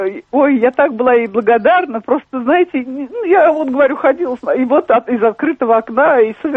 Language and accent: Russian; Moscow, Russia; я москвичка, и вот говорят, москвичи очень отличаются по говору.